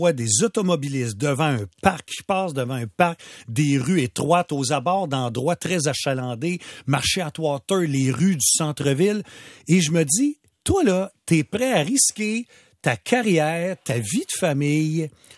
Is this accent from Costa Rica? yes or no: no; Montreal, Quebec, Canada; Moi, bon, je suis Montréalais